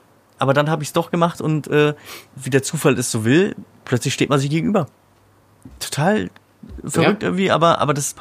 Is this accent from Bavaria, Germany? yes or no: no; Lower Saxony, Germany; moved away; als ich in Berlin gewohnt habe, ich kannte halt niemanden, ich bin aus Niedersachsen nach Berlin gezogen